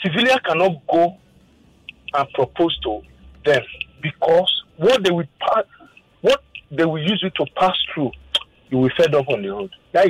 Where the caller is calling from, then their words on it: Atlanta, Georgia, United States; Yes, I'm calling from Atlanta.